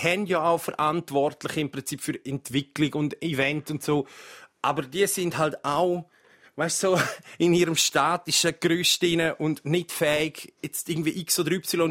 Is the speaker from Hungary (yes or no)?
no; Switzerland; das ist für mich als Schweizer Rapper natürlich ein relativ grosses Momentum